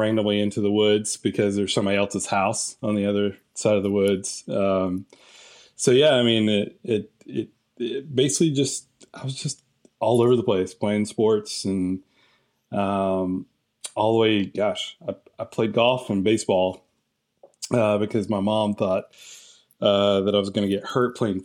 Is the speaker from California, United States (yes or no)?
no; Blue Ridge, Georgia, United States; So I grew up in Blue Ridge, Georgia. McKaysville. So literally the movie Deliverance was filmed like 5-10 minutes away from my house.